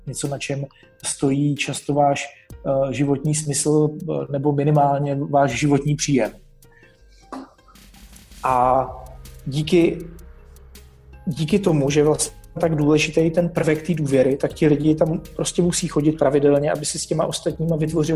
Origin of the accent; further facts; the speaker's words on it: Brno, South Moravian Region, Czechia; born there; pořídil jsem licenci pro svoje rodné město Brno